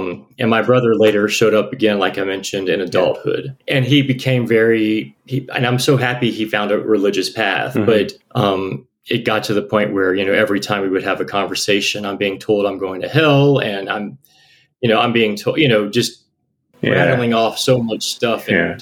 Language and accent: English; Louisiana, United States; Which was pretty cool because I grew up in South Louisiana of all places.